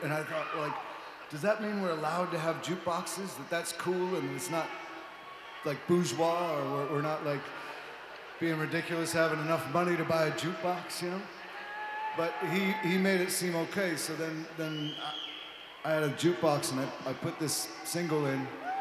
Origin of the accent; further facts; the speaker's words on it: Chicago, Illinois, United States; it was this song that I remembered hearing when I was a kid growing up in Chicago, and I was like riding my bike and all that kind of stuff.